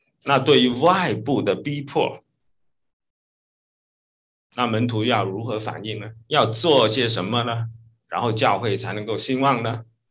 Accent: China; 我们就这一句话从大陆来的人都学过哈，我们中学课本就有这句话哈

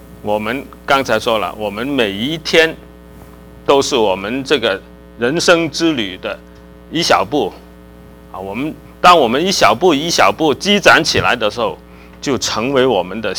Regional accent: China; now in United States; 我从中国来。

